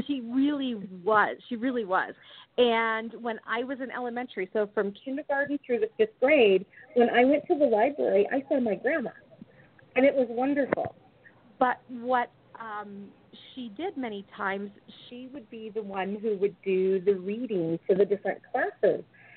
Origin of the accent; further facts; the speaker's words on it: Michigan, United States; I can honestly say I was probably the same way growing up in Michigan.